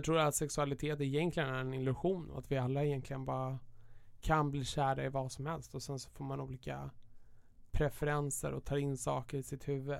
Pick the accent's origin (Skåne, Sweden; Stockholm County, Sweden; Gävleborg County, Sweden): Stockholm County, Sweden; Stockholm; Ja, jag är från Stockholm.